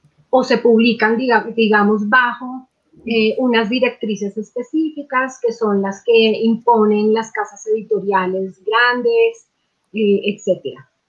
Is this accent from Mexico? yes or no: no; Colombia; a pesar de que estamos, de que somos colombianas